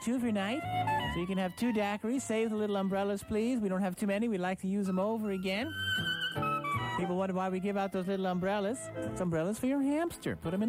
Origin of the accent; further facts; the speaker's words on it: Bronx, New York, United States; Growing up in the Bronx, we had no Dutch doors.